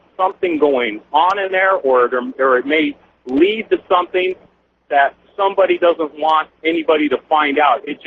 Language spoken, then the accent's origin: English; California, United States; Hey, I just wanted to let you know, I'm from Northern California